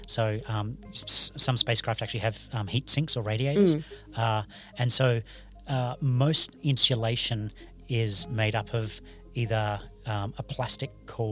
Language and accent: English; Australia; Sorry, I'm Australian.